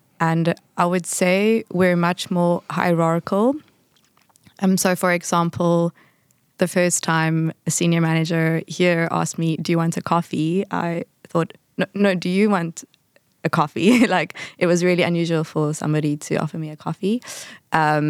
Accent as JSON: {"language": "English", "country": "South Africa", "said": "Maybe I can draw on just being a South African. We have a lot of different cultures and we have different languages in our country."}